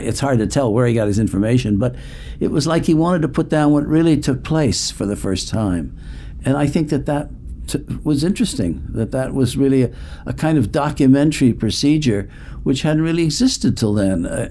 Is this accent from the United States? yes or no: yes; Chicago, Illinois, United States; And since I grew up in Chicago